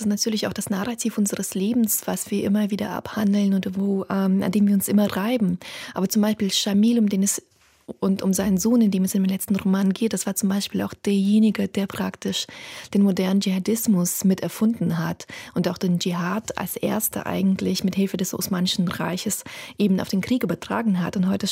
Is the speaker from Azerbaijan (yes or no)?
yes; Azerbaijan; Ich bin in Aserbaidschan geboren worden und ich bin mitten im Kaukasuskrieg aufgewachsen.